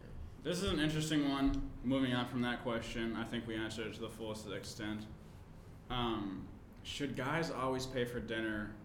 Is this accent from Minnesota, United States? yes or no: yes; Minnesota, United States; By the way, if you guys didn't know, if you don't know me and …, we're from Minnesota.